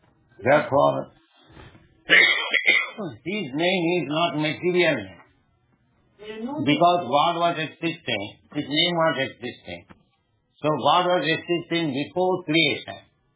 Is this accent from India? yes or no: yes; India; English is a second language; Yes, but those who are chanting, they are not dying. I'm Indian. I'm not dying.